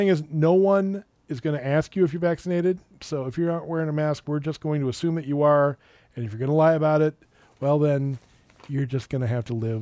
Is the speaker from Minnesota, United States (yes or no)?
yes; Edina, Minnesota, United States; I like hockey. I grew up in Edina. I like hockey.